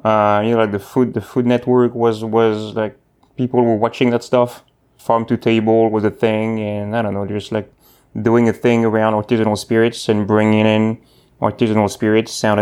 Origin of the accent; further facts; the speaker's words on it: Bordeaux, Nouvelle-Aquitaine, France; accent: French; English is a second language; I have a slight accent. So that is because I am born and raised in France, in Southwest France, in Bordeaux.